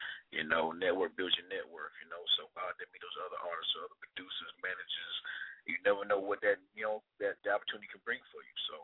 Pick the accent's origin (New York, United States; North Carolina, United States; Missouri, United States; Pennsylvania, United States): North Carolina, United States; Raleigh; You know, I'm a North Carolina-based artist. You know, I'm born and bred out here in Raleigh. That's my hometown